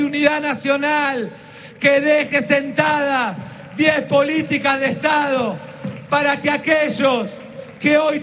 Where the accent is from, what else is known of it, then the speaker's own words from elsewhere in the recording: Buenos Aires, Argentina; Soy bonaerense por elección y por condición